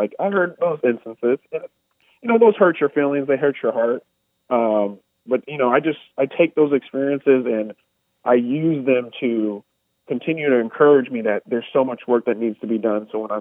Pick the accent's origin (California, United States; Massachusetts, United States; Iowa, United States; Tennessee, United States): Iowa, United States; Des Moines; Growing up on the east side, I was a victim of a hate crime.